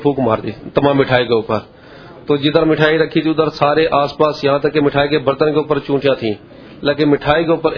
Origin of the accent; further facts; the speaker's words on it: Dera Ismail Khan, Khyber Pakhtunkhwa, Pakistan; السلام علیکم, میں ڈیر اسماعیل خان سے ہوں سر جی.